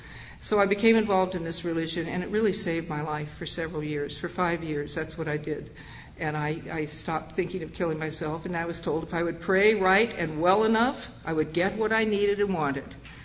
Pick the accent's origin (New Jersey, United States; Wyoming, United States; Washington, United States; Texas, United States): Washington, United States; Seattle; I grew up in Seattle, Washington. I was an only child.